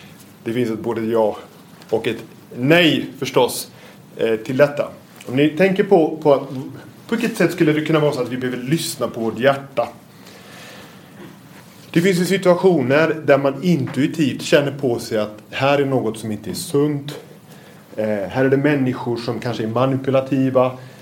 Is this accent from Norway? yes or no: yes; Norway; accent: Norwegian; Ni får ursäkta här min norska accent, men jag har ändå bemödat mig om att ta fram texterna på norsk.